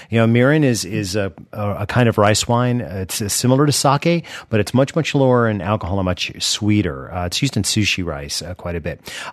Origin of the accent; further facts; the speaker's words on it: California, United States; born there; I was born in California, and that was a big thing out there.